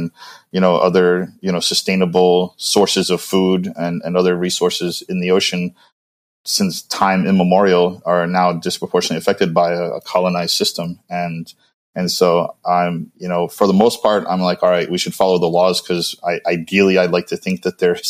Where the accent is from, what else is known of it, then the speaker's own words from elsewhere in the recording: New Orleans, Louisiana, United States; born there; also born or lived in Greece; I'm second generation born here in America. I was born in New Orleans and moved around a lot. I moved, my mom met a Greek guy, so my stepdad is Greek, and we moved to Greece for a little bit